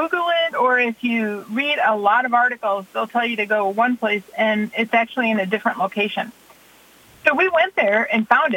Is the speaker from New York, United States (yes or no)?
no; Wisconsin, United States; I mean, growing up in Wisconsin, you always went to fish on Friday nights.